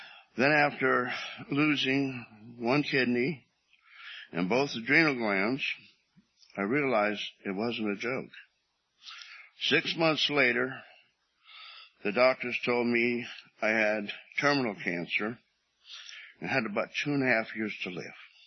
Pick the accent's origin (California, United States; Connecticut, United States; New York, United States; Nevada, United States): California, United States; Oakland; born there; I was born in Oakland. I have an older brother and a younger sister.